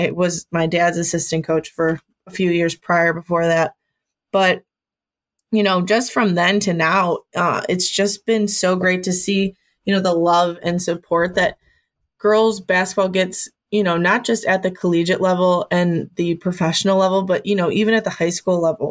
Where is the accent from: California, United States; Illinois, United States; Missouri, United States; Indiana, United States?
Indiana, United States; Avon; And we grew up in Avon.